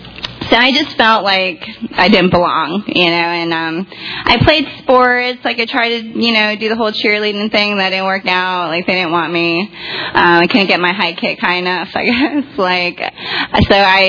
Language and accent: English; Tampa, Florida, United States; I grew up in Tampa, not like a lot of others here, because we're pretty unique. So Tampanian, born and raised, lived here pretty much all my life, good and bad.